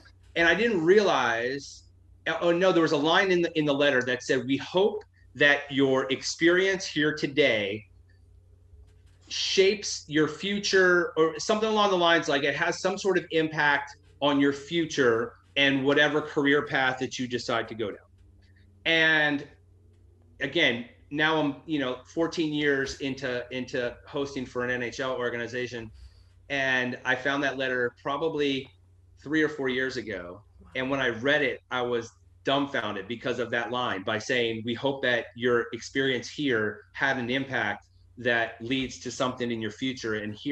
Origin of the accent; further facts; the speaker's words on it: Washington, D.C.–Baltimore area, United States; I grew up in the Washington, D.C., Baltimore metro area.